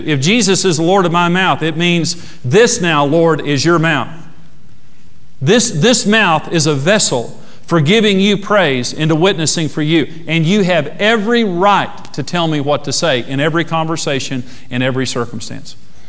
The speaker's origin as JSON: {"language": "English", "country": "United States", "said": "I'm an American and I have the right of free speech."}